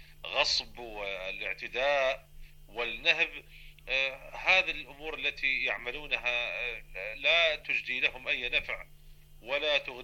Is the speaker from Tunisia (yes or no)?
no; Iraq; هناك مثل عندنا في العراق